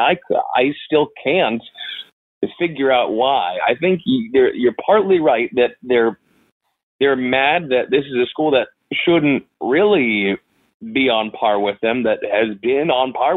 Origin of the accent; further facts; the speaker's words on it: California, United States; I grew up in the Bay Area, and the great joy of a couple of the last years is even when the Giants suck